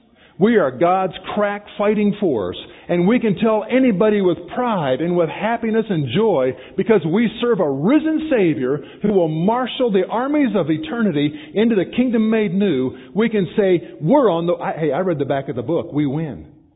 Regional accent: Washington, District of Columbia, United States; I love to go to the Smithsonian. I grew up in Washington, D.C.

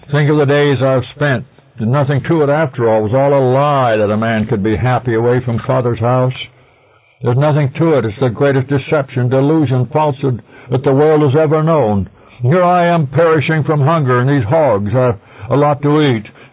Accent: California, United States; Not so long ago, right here in my hometown in California

